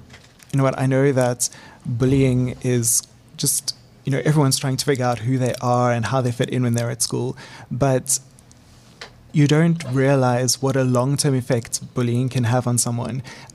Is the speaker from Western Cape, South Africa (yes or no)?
yes; Melkbosstrand, Western Cape, South Africa; I grew up in Melkbosstrand. It's a small village on the west coast. So everyone kind of knew everyone because it was so small. And it was a very safe place to grow up, but very quiet.